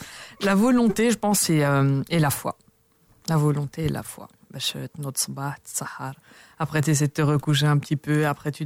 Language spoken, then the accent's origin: French; Paris, Île-de-France, France; c'est là où je suis née, c'est là où j'ai grandi, c'est là où j'ai étudié, c'est là où j'ai travaillé aussi. Donc c'est là où j'ai toujours évolué en fait.